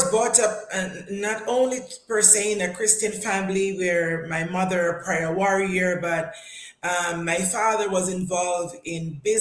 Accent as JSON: {"language": "English", "town": "Brownstown", "region": "Saint Ann", "country": "Jamaica", "tie": "born or raised there", "said": "And we were all born and raised in Brownstown, St. Anne, in a little town, or say up in the country, up in the hills, called Middle Buxton, Brownstown, St. Anne in Jamaica, The beautiful Garden Parish, where we were brought up as from a Christian parent."}